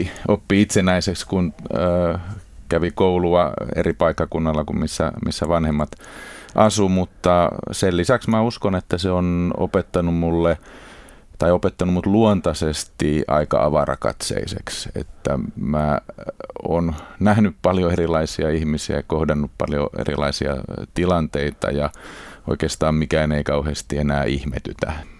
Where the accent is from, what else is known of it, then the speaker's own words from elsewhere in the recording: Tanzania; mä oikeastaan kasvoin Tansaniassa lähes 10 vuotta perheen kanssa. Vanhempien ja sisarusten kanssa asuttiin siellä 70- ja 80-luvulla.